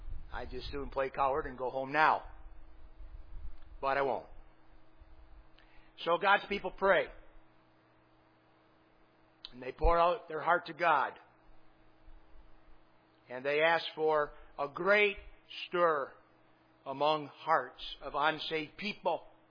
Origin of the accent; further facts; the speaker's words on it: United States; I'm an American. This is my nation.